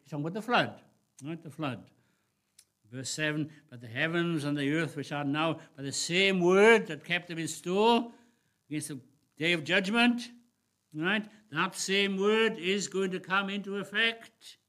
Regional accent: Wales, United Kingdom; I came from South Wales, from the valleys

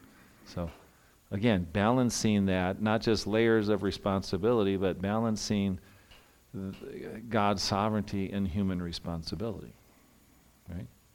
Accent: United States; especially for us as Americans who think that we can.

